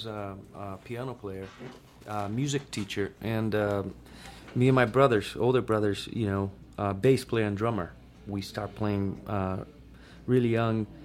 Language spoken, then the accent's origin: English; Brazil; back in the day in Brazil, I grew up in Brazil